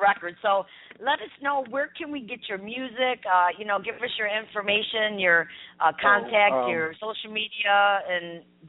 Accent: New York, United States; we're able to chop it up because we're both originally from New York.

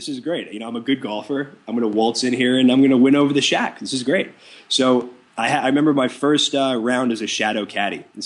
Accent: New York, United States; And they realize I'm from New York, and I don't know, I guess they think that's like really cute or whatever.

